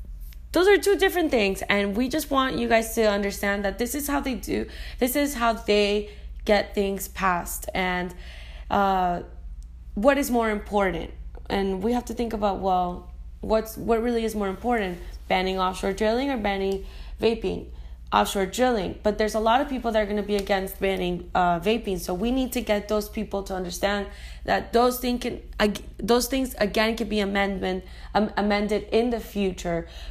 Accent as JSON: {"language": "English", "country": "Venezuela", "said": "I'm from Venezuela"}